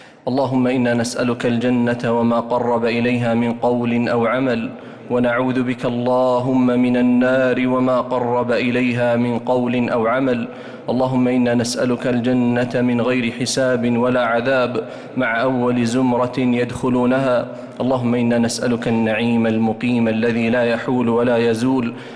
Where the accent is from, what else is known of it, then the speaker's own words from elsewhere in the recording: Saudi Arabia; اللهم اجعل بلادنا المملكة العربية السعودية بلاد خير وبركة